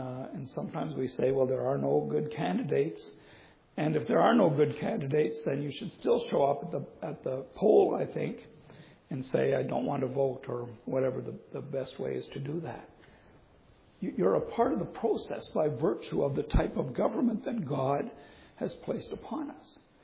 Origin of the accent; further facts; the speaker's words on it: Canada; We have to live in our land as Christians, also as Canadians.